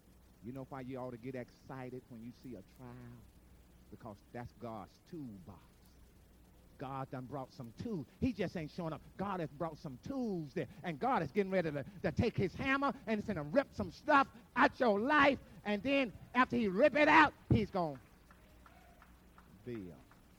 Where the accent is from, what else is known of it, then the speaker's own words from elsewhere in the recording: Liberal, Kansas, United States; Growing up in Liberal, that was like a sin to not be happy.